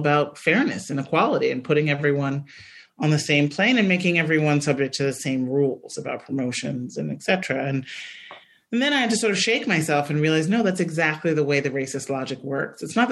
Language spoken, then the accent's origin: English; Midwest, United States; I'm from the Midwest. I knew that factory workers in the South were getting a raw deal compared to those in the Midwest.